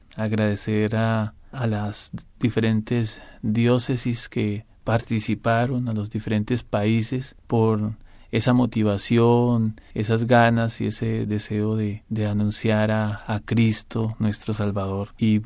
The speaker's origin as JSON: {"language": "Spanish", "town": "Facatativá", "region": "Cundinamarca", "country": "Colombia", "said": "vengo de la diócesis de Facatativá, soy colombiano. Esta diócesis está ubicada muy cerca de la capital, de Bogotá, más o menos a media hora."}